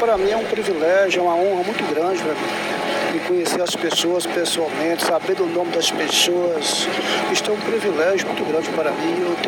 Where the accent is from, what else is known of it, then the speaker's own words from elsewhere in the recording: Mucuri, Bahia, Brazil; also born or lived in Minas Gerais; Eu nasci em Minas. Nasci em Minas Gerais, para Mucuri com 7, 8 anos de idade. E graças a Deus cresceu aqui, trabalha aqui, é pai aqui, é avô aqui.